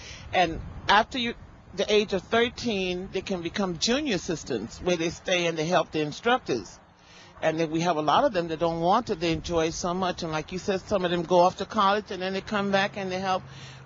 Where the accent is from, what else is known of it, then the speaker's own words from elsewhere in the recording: New York, United States; now in Texas, United States; What happened is I'm a transplant from New York.